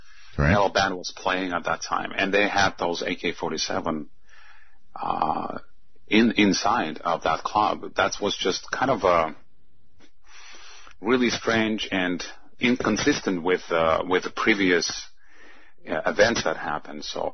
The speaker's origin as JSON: {"language": "English", "country": "Turkmenistan", "first_language": "Russian", "second_language": "English", "said": "Well, yeah, though I'm not from Russia, per se. I'm from a country that's called Turkmenistan."}